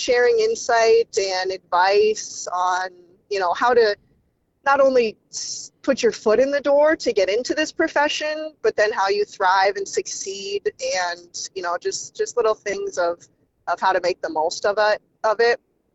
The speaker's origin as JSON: {"language": "English", "town": "Oneida", "country": "United States", "tie": "born or raised there", "said": "lives in my hometown of Oneida."}